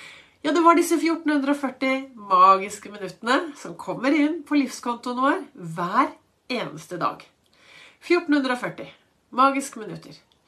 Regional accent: Oslo, Norway; jeg vokste opp i Oslo.

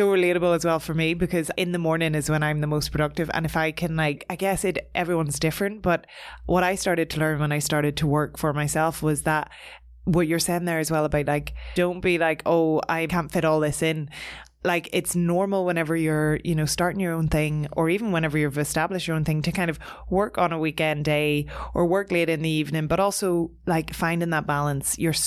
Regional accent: Ireland; as Irish people, without even realizing like what we've been brought up in.

